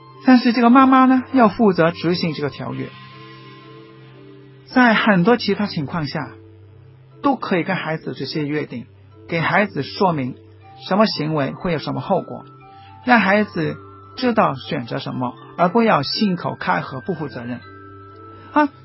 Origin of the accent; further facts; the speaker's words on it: China; 甚至1920年我们中国人已经，罗马已经准许中国人敬祖敬孔这些